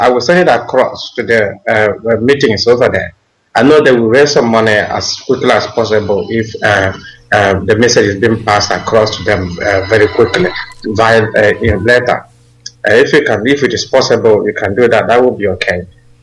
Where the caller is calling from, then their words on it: Northern Ireland, United Kingdom; also born or lived in Padua, Italy; I'm calling from Northern Ireland, UK.